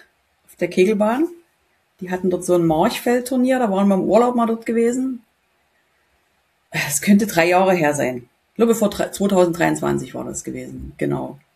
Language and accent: German; Bautzen, Saxony, Germany; Also ich bin aus Bautzen direkt und bin dort im Keglerheim halt groß geworden.